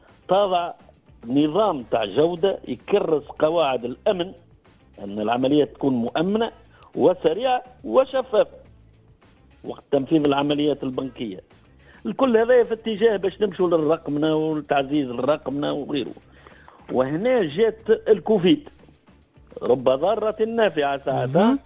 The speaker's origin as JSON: {"language": "Arabic", "country": "Tunisia", "said": "راهو التشريعات عندنا في تونس بدات من 2006 في الميدان هذا"}